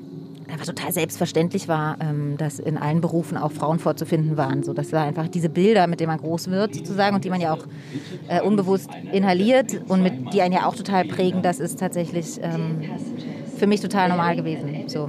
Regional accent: Berlin, Germany; ich bin in der Mitte groß geworden, aber Mitte war damals ja noch was ganz anderes. Das muss, also es war einfach hinter der Mauer und dann kurz nach der Mauer war es jetzt noch nicht so voll wie heute und auch irgendwie ganz anders.

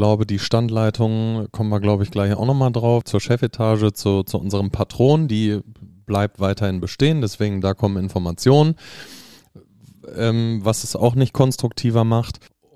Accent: Hanover, Lower Saxony, Germany; Und ich bin von meiner Geburt an bin ich Hannoveraner

